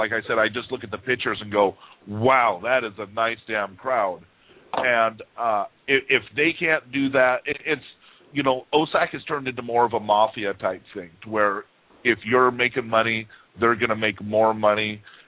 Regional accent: Oregon, United States; I'll tell you what, Oregon's still my home state. I still like traveling to Bend. I still like going down to Eugene to watch the shows

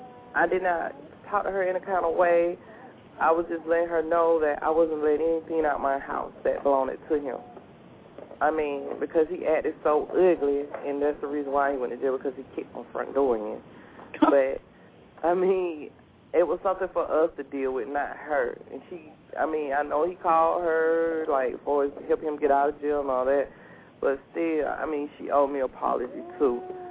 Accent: Albany, Georgia, United States; I'm Albany, Georgia.

